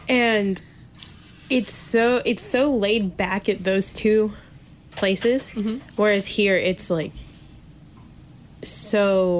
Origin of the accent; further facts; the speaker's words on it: Texas, United States; I'm from Texas. I grew up with Mexican food and spice and everything, but I still wouldn't do that.